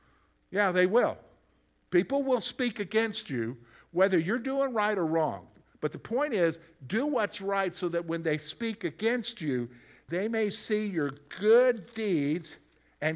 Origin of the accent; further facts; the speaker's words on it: the Carolinas, United States; I grew up in the Carolinas.